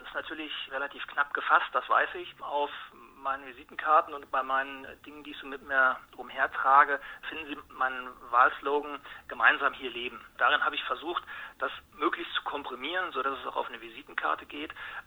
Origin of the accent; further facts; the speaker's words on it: Herzberg, Lower Saxony, Germany; Warum sollte ich das nicht auch mal für meine Heimatstadt Herzberg ausprobieren?